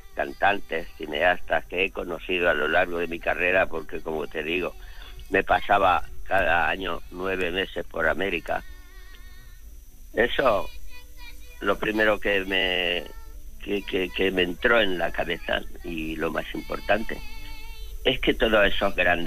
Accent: Beas de Segura, Andalusia, Spain; Soy de Bear de Segura, mi pueblo natal.

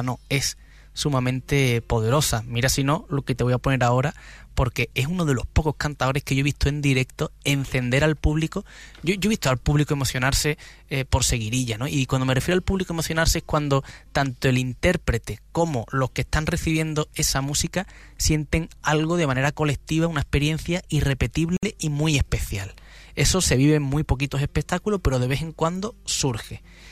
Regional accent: Andalusia, Spain; A mí, como andaluz

